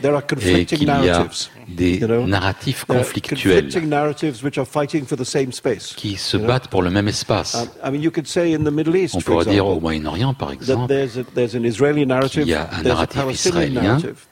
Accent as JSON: {"language": "French", "town": "Mumbai", "region": "Maharashtra", "country": "India", "tie": "born or raised there", "said": "Je me souviens quand j'étais enfant à l'école à Bombay. Au départ, parce que moi je suis né deux mois avant l'indépendance de l'Inde"}